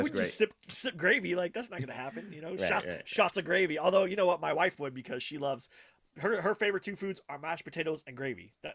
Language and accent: English; Texas, United States; I'm from Central Texas, which is the barbecue capital of Texas.